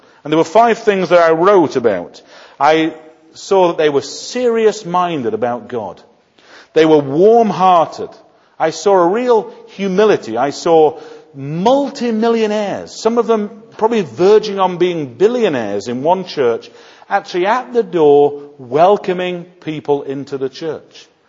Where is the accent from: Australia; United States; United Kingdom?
United Kingdom; Yorkshire and the Humber; I'm from Yorkshire.